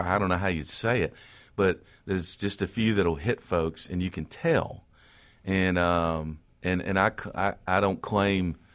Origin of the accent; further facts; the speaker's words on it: Canton, Mississippi, United States; I was born and raised in Canton in 61, graduated Canton Academy there